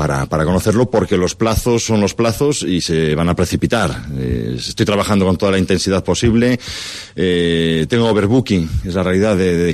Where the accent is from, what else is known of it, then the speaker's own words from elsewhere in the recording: Ponferrada, Castile and León, Spain; pues es un ponferradino, es el esposo de Maite, es el padre de Marco y de Jimena y un enamorado de mi tierra, de mis gentes, un apasionado del Bierzo y de Ponferrada